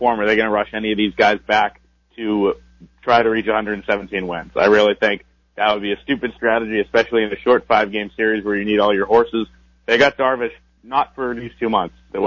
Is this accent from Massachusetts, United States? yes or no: yes; Massachusetts, United States; And, like, I'm from Massachusetts, diehard Patriots fan, so I was all on board with them chasing 16-0 back then.